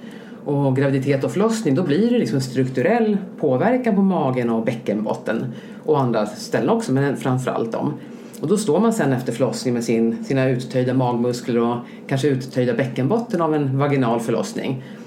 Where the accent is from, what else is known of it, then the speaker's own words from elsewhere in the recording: Stockholm, Stockholm County, Sweden; Jag är uppvuxen här i Stockholm